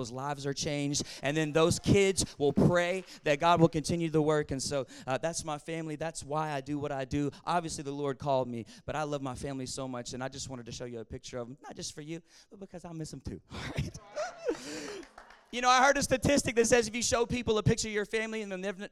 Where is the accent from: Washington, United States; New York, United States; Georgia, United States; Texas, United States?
Georgia, United States; Atlanta; I'm from Atlanta. In Atlanta, we say yeah.